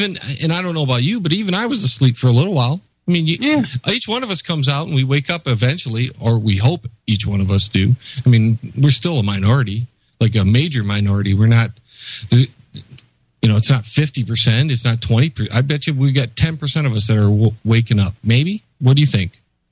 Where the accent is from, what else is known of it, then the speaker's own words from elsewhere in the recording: Detroit, Michigan, United States; And I come from the Motor City here, and we had, you know, Motown and stuff.